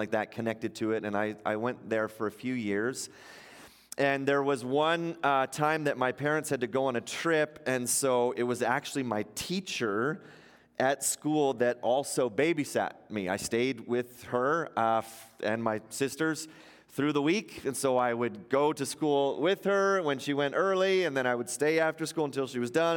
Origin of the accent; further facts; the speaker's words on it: Ontario, Canada; Many of you know I grew up in Ontario